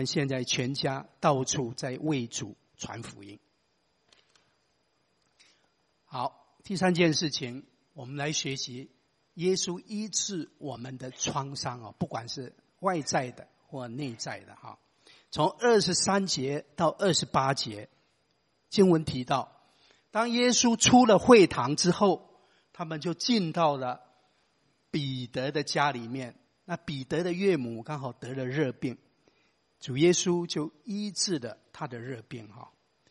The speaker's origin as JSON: {"language": "Chinese", "country": "China", "said": "我们中国人有一句俗话啊，叫做家家有本难念的经"}